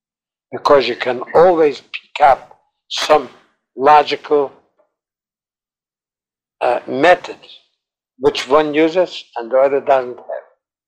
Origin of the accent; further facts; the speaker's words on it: Lithuania; I was raised in Lithuania. I was not exposed to Hungarian rabbanim, to Hungarian yeshivas